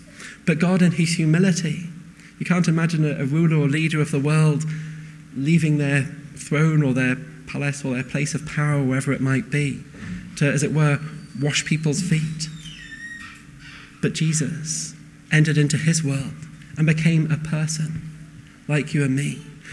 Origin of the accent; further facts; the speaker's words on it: North West England, United Kingdom; I grew up in Cumbria, the Lake District in northwest of England, where it's known for hills and lakes and, yeah, sheep.